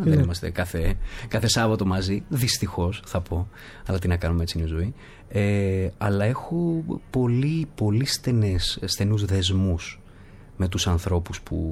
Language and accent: Greek; Thessaloniki, Central Macedonia, Greece; Η Θεσσαλονίκη είναι η πατρίδα μου.